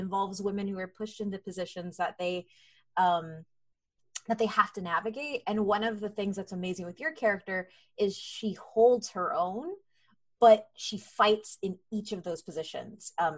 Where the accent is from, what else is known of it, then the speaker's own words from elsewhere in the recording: United States; cause I'm Latina, like I'm Mexican American. So also hypersexualized in media all the time.